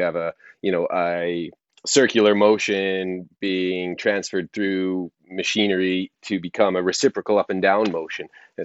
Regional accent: Canada; moved away as an adult; now in Australia; my accent probably betrays me. I grew up in Canada, and then I have lived in Australia for my entire adult life, pretty much, but enough time to get my accent sorted out.

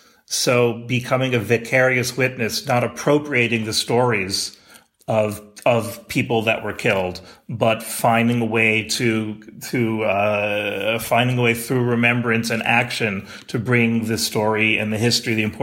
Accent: United States; I'm from the U.S., I'm also a Canadian citizen

